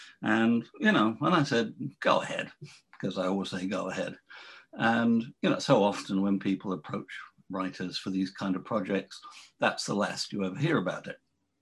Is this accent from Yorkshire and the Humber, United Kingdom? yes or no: yes; Sheffield, Yorkshire and the Humber, United Kingdom; moved away as an adult; now in London, United Kingdom; I grew up in Sheffield, 20 years in Sheffield, then 20 years in London.